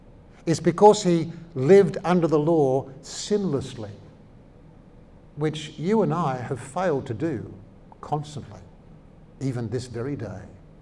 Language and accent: English; Sydney, New South Wales, Australia; It's not just a microcosm of what's happening in Brisbane, and I come from Sydney.